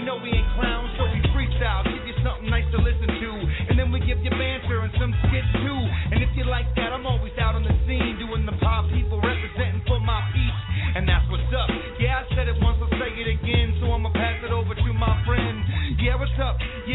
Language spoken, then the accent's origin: English; Albuquerque, New Mexico, United States; right here. I'm from Albuquerque, man, I'm loving this right here.